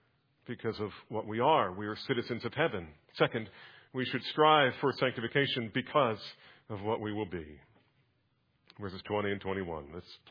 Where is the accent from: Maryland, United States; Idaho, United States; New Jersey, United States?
New Jersey, United States; born there; You know where I was born? I was born in New Jersey.